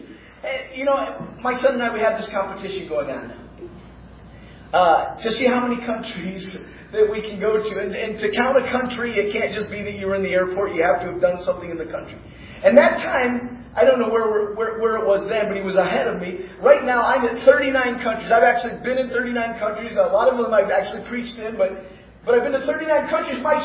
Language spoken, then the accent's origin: English; Nigeria; born or raised there